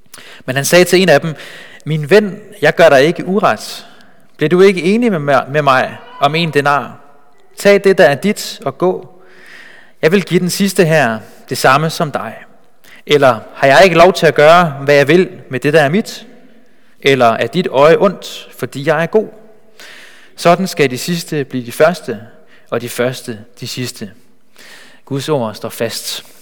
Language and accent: Danish; Bornholm, Capital Region of Denmark, Denmark; moved away as an adult; now in Copenhagen, Denmark; Jeg kommer oprindeligt fra Bornholm, men har boet i København i 6-7 år. 7 år plus faktisk